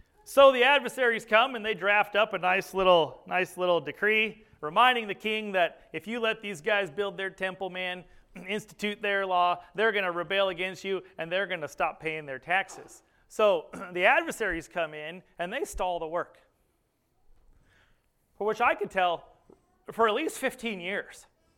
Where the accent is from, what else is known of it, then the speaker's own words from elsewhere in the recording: Montana, United States; You know, Haggai, you know, I'm from Montana. I say bag and pop.